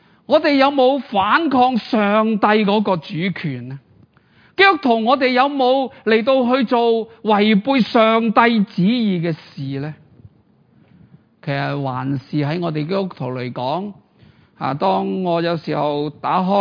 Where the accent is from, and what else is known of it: Hong Kong